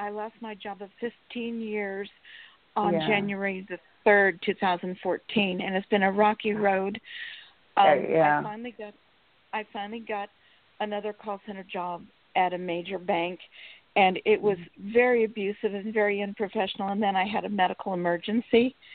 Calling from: Sacramento, California, United States; Sacramento, California.

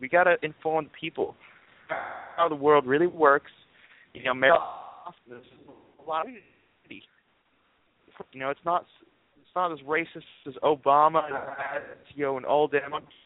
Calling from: Ohio, United States; I'm calling from Ohio.

